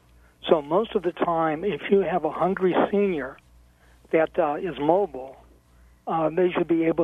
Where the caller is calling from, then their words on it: Albuquerque, New Mexico, United States; I'm calling from Project Share in Albuquerque.